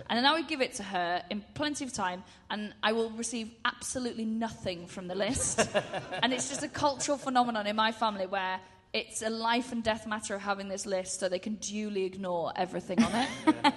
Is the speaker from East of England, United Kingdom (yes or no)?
no; Wales, United Kingdom; So I'm from Anglesey.